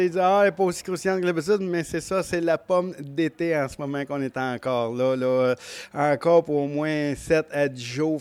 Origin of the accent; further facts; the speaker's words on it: Rougemont, Quebec, Canada; J'ai été élevé à Rougemont, dans les vergers à Rougemont. J'ai été élevé vraiment en pommiculture. Mon père a acheté son premier verger en 1968 à Rougemont.